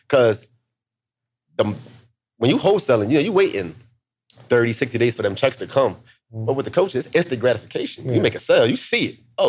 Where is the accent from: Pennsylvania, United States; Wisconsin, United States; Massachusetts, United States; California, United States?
Pennsylvania, United States; Philadelphia; Just, you know, growing up in Philly, bro, I never had no money.